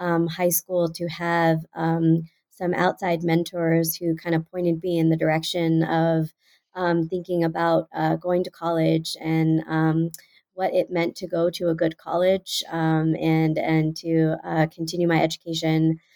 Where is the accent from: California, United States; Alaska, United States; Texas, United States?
Texas, United States; Houston; So I grew up in the Cyfair area, and so I went to Cypress Falls High School in Houston.